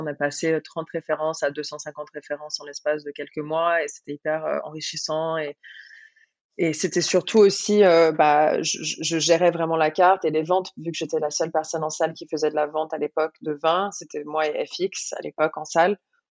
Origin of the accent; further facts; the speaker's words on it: Quebec, Canada; moved away; je suis arrivée du Québec et c'est vrai que là-bas, on a énormément une culture internationale du vin.